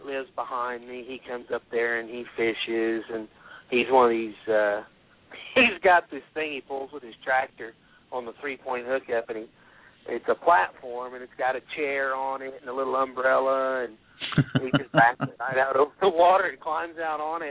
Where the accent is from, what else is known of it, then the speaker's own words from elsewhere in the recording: Texas, United States; I'm originally from Texas, and yeah, Texas, there's no such thing as a pond in Texas.